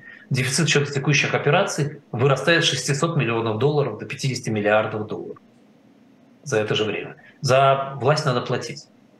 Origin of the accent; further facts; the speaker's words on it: Russia; мы с вами выросли в России.